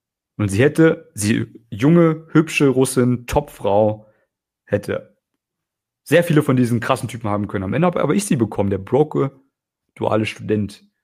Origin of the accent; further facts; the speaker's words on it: Germany; in meiner Heimat in Deutschland im Kuhkaff